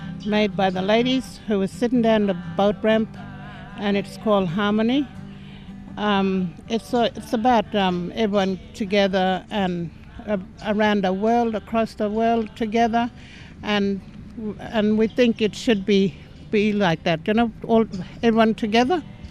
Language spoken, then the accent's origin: English; Borroloola, Northern Territory, Australia; I'm from Bowlula. I'm a Yanyuwa Garawa woman